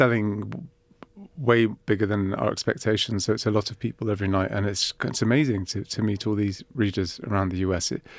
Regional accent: Cyprus; It's based on like a collection of islands that I've been to over the years. And it's also, I grew up in Cyprus too.

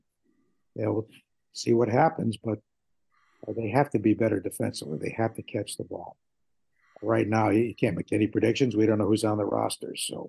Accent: New Haven, Connecticut, United States; I grew up in the New Haven area, and I didn't know many Red Sox fans in Connecticut then, at least in southern Connecticut

